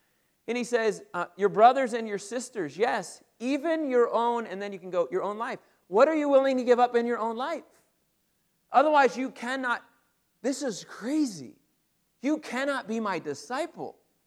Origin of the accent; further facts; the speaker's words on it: Middlebury, Indiana, United States; graduated with a business degree in small town Middlebury. 90% of the RVs in the country are made in my hometown.